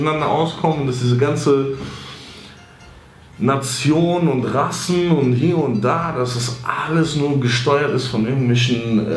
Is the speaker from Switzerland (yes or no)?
no; Kavala, East Macedonia and Thrace, Greece; now in Germany; Digga, bei uns in Kavala am Strand auch.